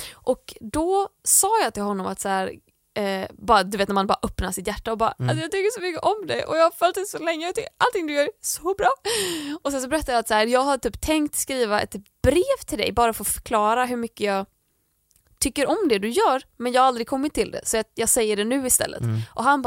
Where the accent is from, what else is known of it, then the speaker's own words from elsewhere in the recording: Landvetter, Västra Götaland County, Sweden; för då har jag också i mitt rum hemma i Landvetter, så hade jag en bild på honom.